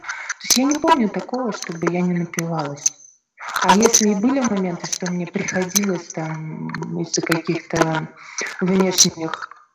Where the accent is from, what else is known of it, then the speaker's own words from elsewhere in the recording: Veliky Novgorod, Novgorod Oblast, Russia; О себе я женщина, мне 39 лет. Я родилась и живу в Великом Новгороде